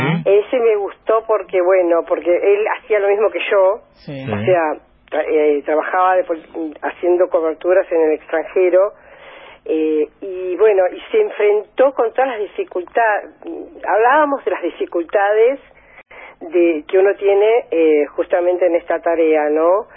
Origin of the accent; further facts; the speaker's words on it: Buenos Aires, Argentina; born there; Mira, nací cerca de Agronomía.